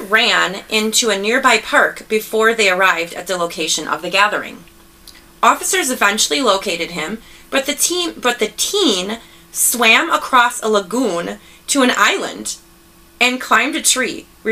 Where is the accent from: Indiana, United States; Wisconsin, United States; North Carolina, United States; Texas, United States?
Texas, United States; Dallas; doing shit like this in West Dallas. Like, growing up in Dallas and, like, hiding.